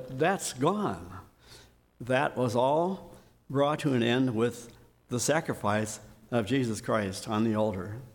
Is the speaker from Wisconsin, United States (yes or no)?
no; San Diego, California, United States; Well, I said, I'm from California too, and it was true. I was born in San Diego.